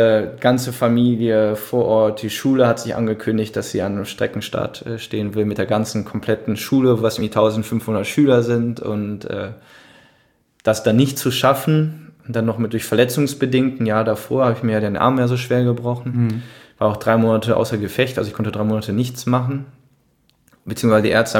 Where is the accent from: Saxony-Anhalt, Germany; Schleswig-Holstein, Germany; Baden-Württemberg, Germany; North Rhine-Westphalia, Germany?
North Rhine-Westphalia, Germany; Düsseldorf; als Düsseldorfer dann noch versuchen, auch zur ersten Bergwertung an meinem Hausberg, der 1 Kilometer von meiner Wohnung ist, da die Bergwertung zu holen.